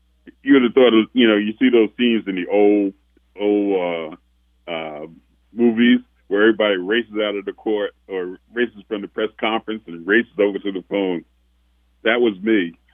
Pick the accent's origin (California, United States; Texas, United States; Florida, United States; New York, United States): New York, United States; I was fortunate that in growing up in New York, there were a lot of musical influences.